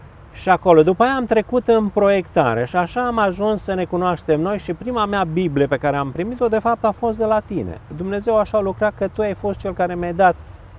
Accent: Oravița, Caraș-Severin, Romania; încă de mic copil am crescut la Oravița

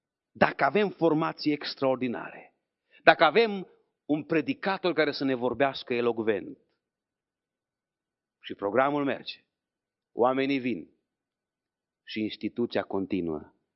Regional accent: Romania; eu sunt mai înapoiat un pic, vin din România. Și un pic mai superstițios, mai penticostal.

